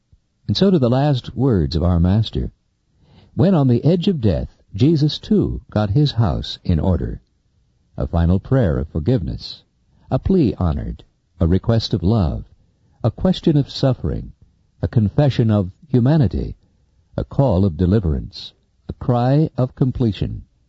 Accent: Texas, United States; In a recent trip to my hometown, I took some time to go see a tree. A live oak tree, my dad had called it, with the accent on live.

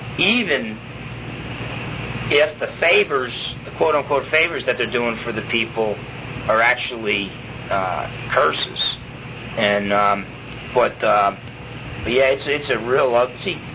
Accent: New Jersey, United States; If people gave me any excuse as a kid growing up in New Jersey, said, hey, we'll take care of you even if you don't work, I would take them up on the offer.

